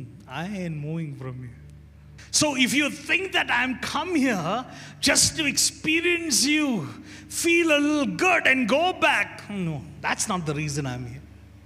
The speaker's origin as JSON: {"language": "English", "region": "Kerala", "country": "India", "said": "Like, I'm from Kerala."}